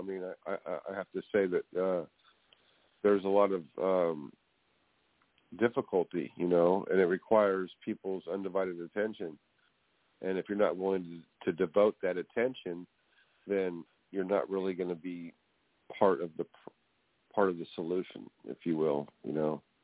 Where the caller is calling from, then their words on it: California, United States; California.